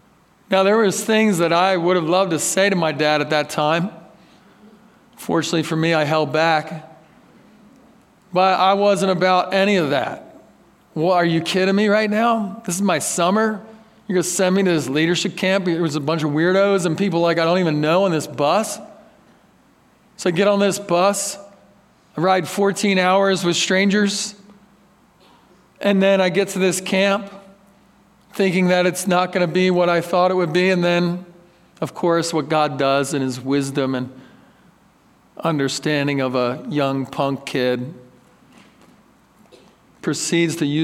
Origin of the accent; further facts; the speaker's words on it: Philadelphia, Pennsylvania, United States; now in Texas, United States; You know, I came from Philadelphia. I didn't know what it was about.